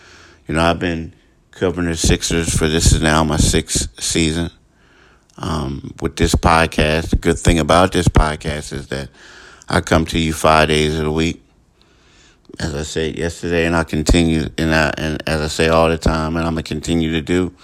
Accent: Philadelphia, Pennsylvania, United States; You know, I grew up in Philly, and I know that how in Philly people always want people to be straight.

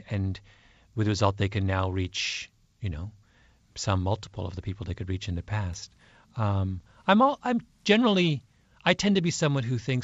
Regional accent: Canada; now in United States; I think I benefited by being a Canadian in America. I think immigrants have a certain perspective.

